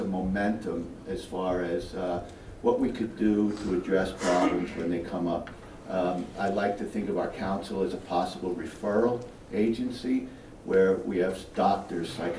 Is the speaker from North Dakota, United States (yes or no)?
no; Brooklyn, New York, United States; born there; now in Colorado, United States; As I said, I was born in Brooklyn, New York, moved here, became a humble bus driver